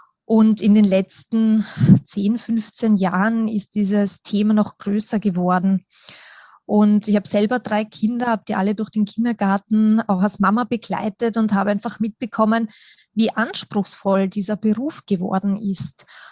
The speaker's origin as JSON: {"language": "German", "town": "Schwechat", "region": "Lower Austria", "country": "Austria", "said": "Und ich komme aus Schwechat, also im schönen Niederösterreich wohne ich."}